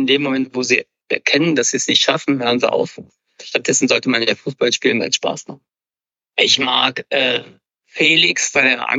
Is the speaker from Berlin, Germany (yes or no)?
no; North Rhine-Westphalia, Germany; ich bin im Ruhrgebiet groß geworden. Das war damals noch ein Industriegebiet, wo es nur Bergleute gab.